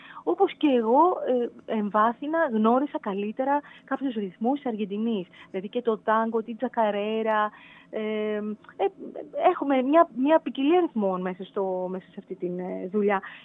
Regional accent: Crete, Greece; επειδή είμαι από την Κρήτη, κάπως η προφορά μοιάζει σε κάποιον

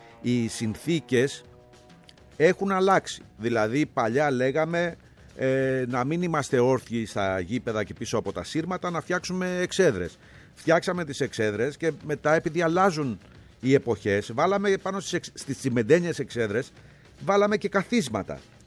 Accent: Chalandri, Attica, Greece; also born or lived in Piraeus; Γεννήθηκα στον Πειραιά και μεγάλωσα και πήγα σχολείο στο Χαλάνδρη.

